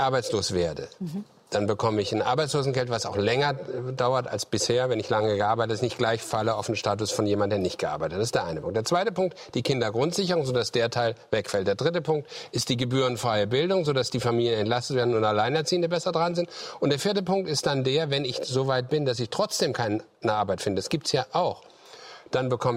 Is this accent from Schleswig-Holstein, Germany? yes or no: yes; Schleswig-Holstein, Germany; Ich komme aus Schleswig-Holstein, nebenan ist Skandinavien